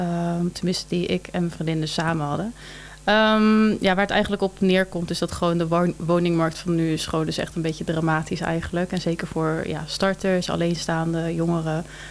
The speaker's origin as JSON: {"language": "Dutch", "region": "South Holland", "country": "Netherlands", "tie": "born or raised there", "said": "Dus ik ben eigenlijk altijd opgegroeid in de Berkel en Bergsehoek."}